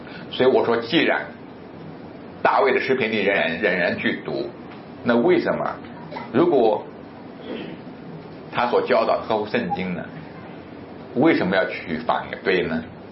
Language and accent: Chinese; China; 我们在中国被培养从小长大的时候，